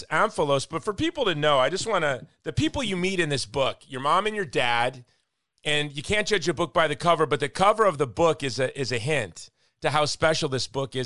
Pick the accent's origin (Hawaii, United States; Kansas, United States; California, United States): Hawaii, United States; I was a Yahoo from Hawaii who met Senator Santorum, and he invited me to Osprey Point.